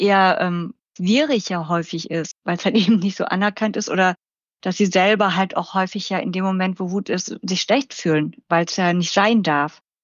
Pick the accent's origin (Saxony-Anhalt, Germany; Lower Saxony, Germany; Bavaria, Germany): Lower Saxony, Germany; ich komme ja aus Friesland und ich glaube, ich spreche relativ Hochdeutsch, auch immer wieder dran gearbeitet